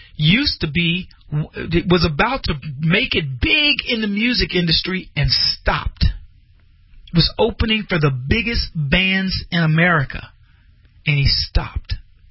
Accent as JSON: {"language": "English", "country": "United Kingdom", "tie": "born or raised there", "said": "I grew up in Britain"}